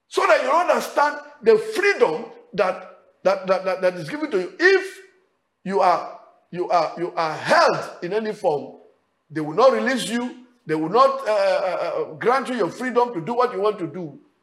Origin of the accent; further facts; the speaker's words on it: Nigeria; The freedom as a Nigerian, I use Nigeria for as a perfect example where we belong.